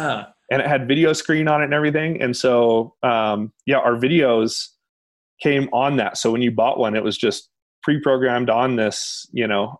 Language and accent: English; Louisville, Kentucky, United States; Yeah, I grew up in Louisville, Kentucky, and I was the only kid in my high school that mountain biked.